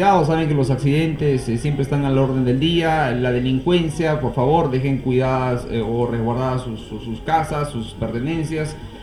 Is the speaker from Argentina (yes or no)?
no; Arequipa, Peru; porque también soy de Arequipa